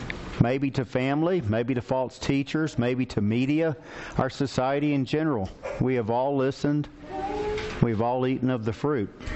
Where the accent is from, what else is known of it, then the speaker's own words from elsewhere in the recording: Texarkana, United States; Loretta and I grew up in Texarkana.